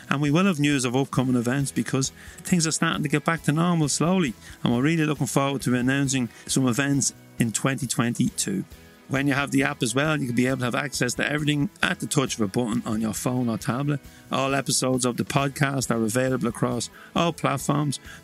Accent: Drogheda, County Louth, Ireland; but I know I'm getting closer to it here in my hometown of Drogheda

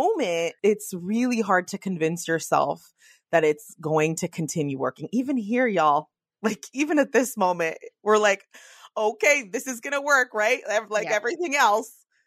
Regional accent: California, United States; I think about Kobe and I think about Serena Williams and I think about Steph Curry because I'm from the Bay.

